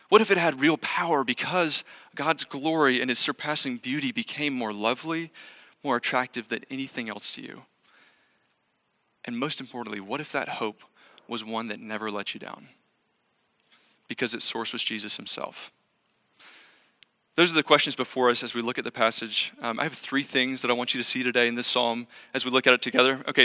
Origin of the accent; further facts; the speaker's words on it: Atlanta, Georgia, United States; I'm from Atlanta, Georgia. I grew up a Georgia Yellow Jackets fan.